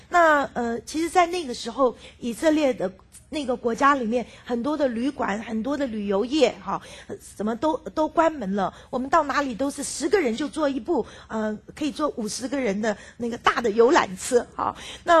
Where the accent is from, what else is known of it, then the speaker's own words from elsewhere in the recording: China; now in United States; 我们是中国人，是从美国，去想要爱犹太人的中国人。